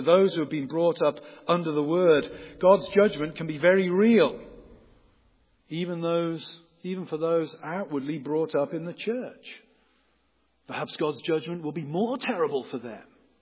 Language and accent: English; England, United Kingdom; I'm English.